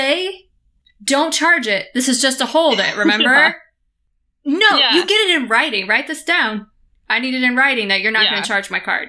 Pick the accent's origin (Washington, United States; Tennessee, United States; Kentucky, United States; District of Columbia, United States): Tennessee, United States; I am a nice, kind, polite person because I was raised in Tennessee.